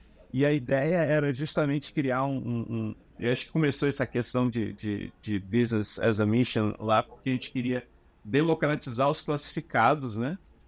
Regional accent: Rio de Janeiro, Brazil; born there; Bom, eu nasci no Rio de Janeiro, na favela aí do Morro do 18, né?

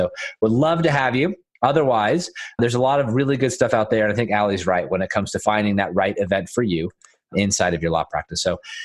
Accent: Dallas, Texas, United States; It's conveniently located in the middle of the country, Dallas, Texas, my hometown.

